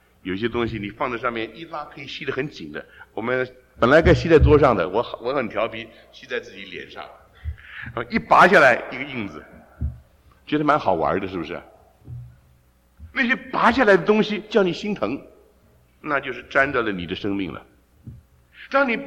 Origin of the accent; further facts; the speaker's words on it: Taiwan; 我们小时候在台湾的时候